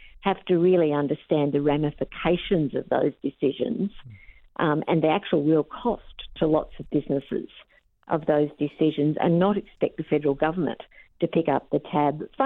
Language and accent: English; Queensland, Australia; now in Canberra, Australia; I'm also a Queenslander